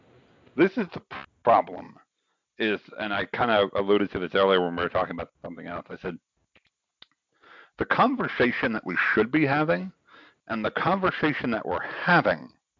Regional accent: New York City, New York, United States; Like, I am a New Yorker. I live in New York City. I live on Staten Island, but I'm part of the city.

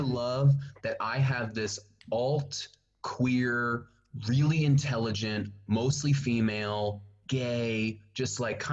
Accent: New Jersey, United States; where I grew up in South Jersey. You know, everybody kind of talks like this. You know, a lot of my family, they all talk like this. It's a real thick, kind of disgusting accent.

